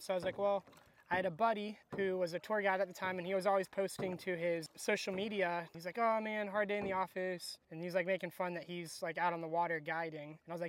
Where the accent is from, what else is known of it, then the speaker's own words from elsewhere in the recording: Crystal River, Florida, United States; I was born and raised in Florida, in Citrus County, Florida. And so like Crystal River was always like my hometown